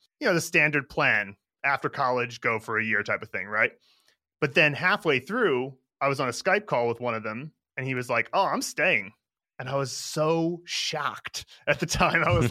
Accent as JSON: {"language": "English", "town": "Philadelphia", "region": "Pennsylvania", "country": "United States", "lives_now": "Chengdu, China", "said": "I am from Philadelphia, Pennsylvania."}